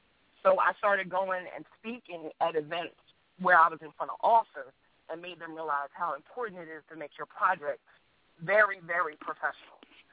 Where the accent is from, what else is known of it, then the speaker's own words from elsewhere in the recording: Philadelphia, Pennsylvania, United States; you all know I'm from Philly, so I got to rep Philly even though I'm a Georgia Peach now.